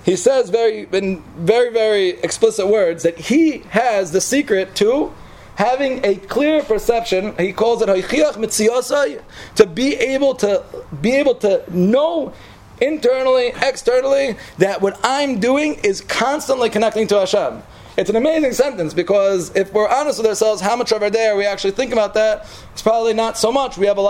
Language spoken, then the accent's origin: English; Brooklyn, New York, United States; because I grew up in Brooklyn, and in Brooklyn I never heard the name Chavos of Avos.